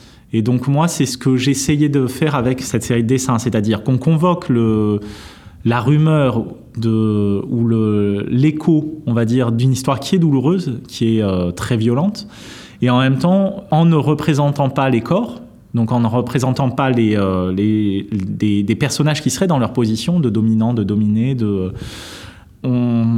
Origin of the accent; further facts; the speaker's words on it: French Guiana; moi, je viens de Guyane et que ces paysages, c'est des paysages qui sont des paysages d'enfance.